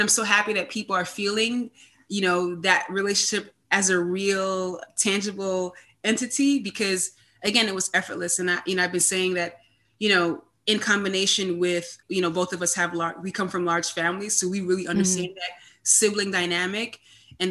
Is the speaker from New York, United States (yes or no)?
yes; New York, United States; And so I'm from New York. I'm a New Yorker.